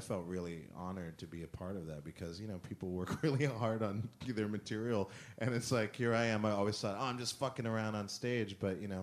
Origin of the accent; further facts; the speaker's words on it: Montana, United States; also born or lived in Germany / Spain / Italy; my mother was French, so I heard a lot of different languages as a kid. And then growing up in Montana